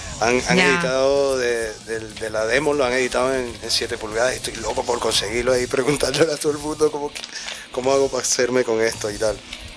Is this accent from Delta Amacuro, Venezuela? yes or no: no; Caracas, Capital District, Venezuela; Ya, mi ciudad natal también.